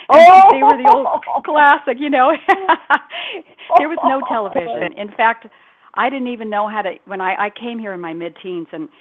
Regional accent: Ethiopia; I mean, I was born and raised in Ethiopia.

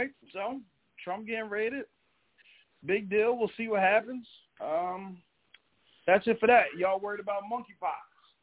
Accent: New Jersey, United States; now in Virginia, United States; I was like, baby, I'm from Jersey. I ain't never been in the military.

